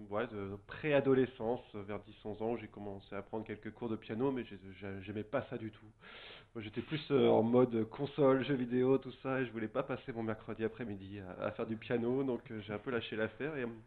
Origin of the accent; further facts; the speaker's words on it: Saintes, Nouvelle-Aquitaine, France; Je suis originaire d'ici, je suis né à Saintes, tout ça, donc je suis vraiment Charentais maritime, de souche.